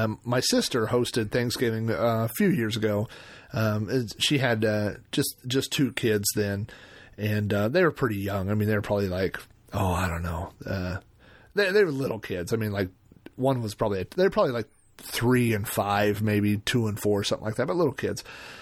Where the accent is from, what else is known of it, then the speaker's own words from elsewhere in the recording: Oklahoma, United States; I'm from Oklahoma. We've had everything with gravy.